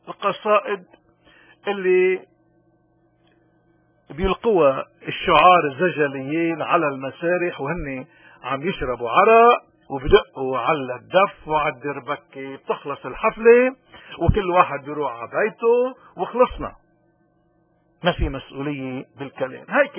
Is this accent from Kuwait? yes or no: no; Lebanon; مين اللي حكي ومين اللي هيننا نحن كلبنانيين